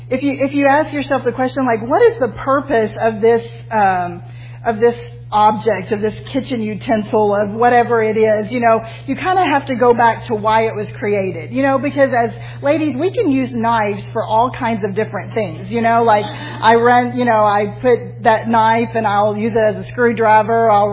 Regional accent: United States; I think that we as American women, and I don't know about the other women of the world

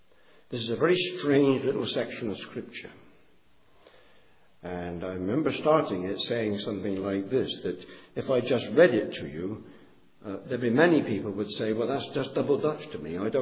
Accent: England, United Kingdom; I mean, I'm English, I talk in an English way.

